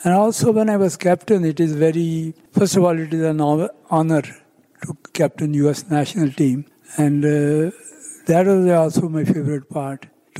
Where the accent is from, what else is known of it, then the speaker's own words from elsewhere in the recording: Pakistan; now in United States; Yeah, you see, when I came here to America from Pakistan, I had a very strong desire to promote cricket in America.